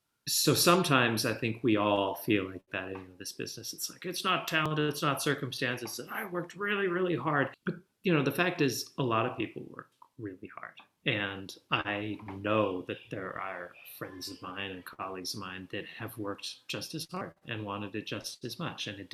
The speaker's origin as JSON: {"language": "English", "region": "Manitoba", "country": "Canada", "tie": "born or raised there", "said": "I'm old now, right? I just turned 45 a couple weeks ago. And I think it's a different age. I mean, growing up in Manitoba, Canada in the 80s, I think was like growing up in the 60s and certain other places."}